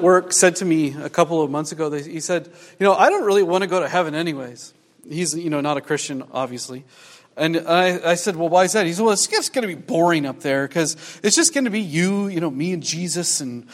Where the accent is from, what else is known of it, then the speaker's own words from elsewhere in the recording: Midwest, United States; You know, I grew up in the Midwest where it's all flat, and when there's hills, they're, you know, out here you call them bunny hills or something.